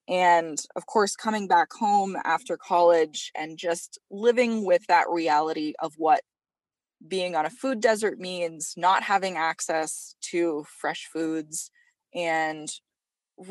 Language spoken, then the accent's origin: English; Montana, United States; I spent my summers on the Blackfeet Reservation pretty much as long as I can remember, but I was raised over in Northwest Montana and attended school over in Kalispell.